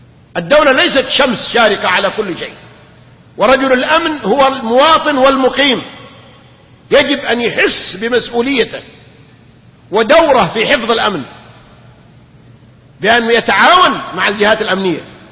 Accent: Saudi Arabia; ما عندنا في المملكة العربية السعودية قبر واحد يطاف به أو يعبد من دون الله.

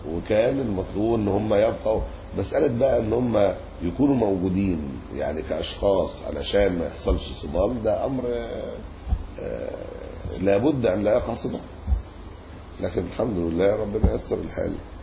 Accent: Egypt; لكن إحنا عندنا في مصر ما هيش عادة، بحيث أنها تبقى أنا لما بروح مطروح لازم أعيب قوي

